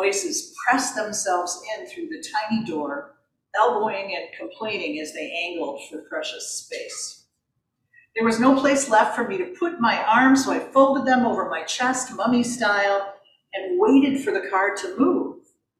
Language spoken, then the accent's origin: English; Michigan, United States; I grew up in Michigan.